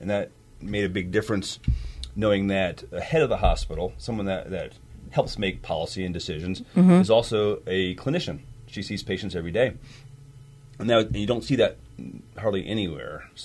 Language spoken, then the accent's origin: English; Ohio, United States; I grew up in Ohio, and my wife is from Chattanooga